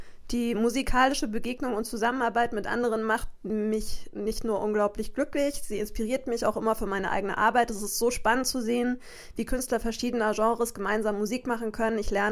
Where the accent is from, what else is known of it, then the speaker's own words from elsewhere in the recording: Bavaria, Germany; now in Hamburg, Germany; Ich komme aus Bayern.